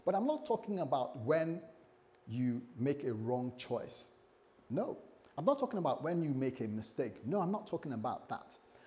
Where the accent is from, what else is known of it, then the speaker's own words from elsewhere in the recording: United Kingdom; If you're American, you might say Demas, but we're British, so we say Demas.